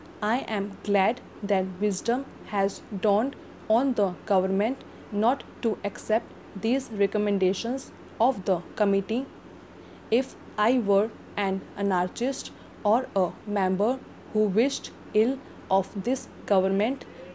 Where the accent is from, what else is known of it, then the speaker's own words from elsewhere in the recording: West Bengal, India; I come from West Bengal, where tea plantation is a big factor